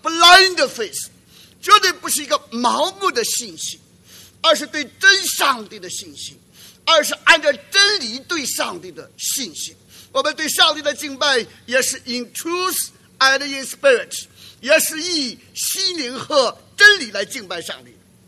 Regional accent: China; 那我们中国人常常不管真不真，只管灵不灵啊

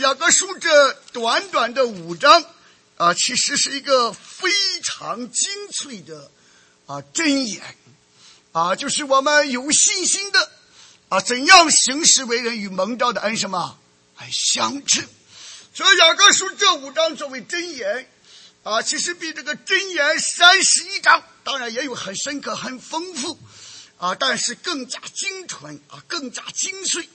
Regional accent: China; 像我们中国人讲的义无什么反顾啊

